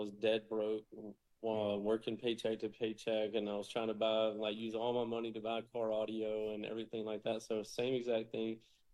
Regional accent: Greenville, Mississippi, United States; fly back to my hometown, Greenville, Mississippi. My mom's there waiting on me to pick me up.

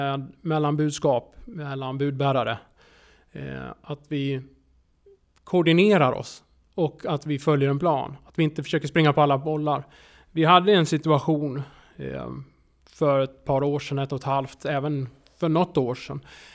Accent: Gagnef, Dalarna County, Sweden; Metropol. Mellan Borlänge och Leksand.

